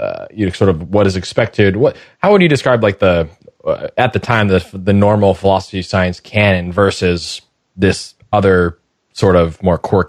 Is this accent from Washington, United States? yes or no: no; Arizona, United States; I'm from Arizona, you're from Florida, probably more familiar with hurricanes.